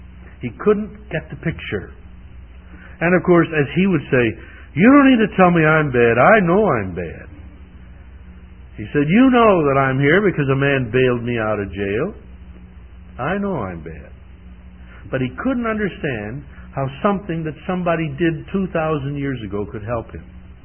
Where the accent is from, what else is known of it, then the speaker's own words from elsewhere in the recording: Missouri, United States; By the way, I grew up in Missouri. It's probably apparent in my speech.